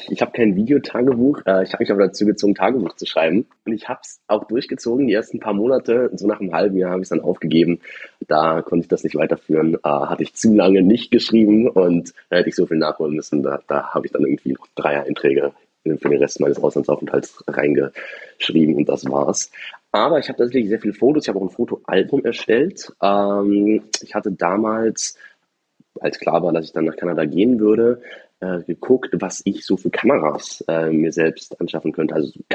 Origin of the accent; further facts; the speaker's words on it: Berlin, Germany; Ich lebe in einer Großstadt, ich bin Berliner